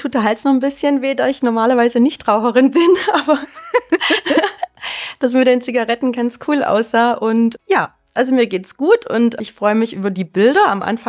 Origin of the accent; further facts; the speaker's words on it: East Germany, Germany; DDR. Im tiefsten Osten